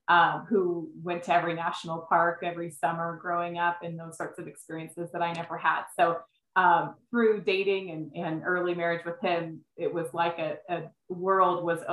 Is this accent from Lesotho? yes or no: no; San Diego, California, United States; I was raised in San Diego, so I was outside a lot, but I was definitely not raised in the outdoors as I would say that my kids are.